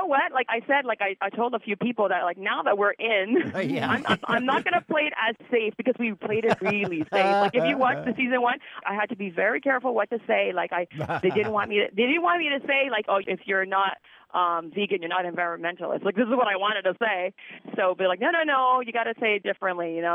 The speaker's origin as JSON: {"language": "English", "country": "Greece", "second_language": "English", "said": "from Greece, so yeah."}